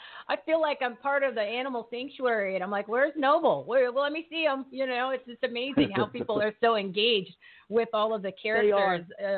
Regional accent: New Jersey, United States; moved away; I'm originally from New Jersey, so I know good Italian food.

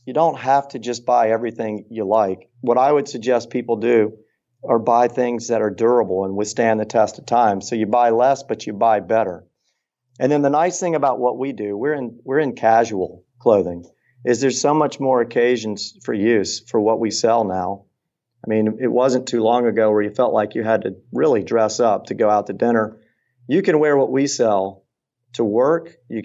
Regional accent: Augusta, Georgia, United States; Well, I grew up in Augusta, Georgia, and I probably didn't see it coming, but I should have.

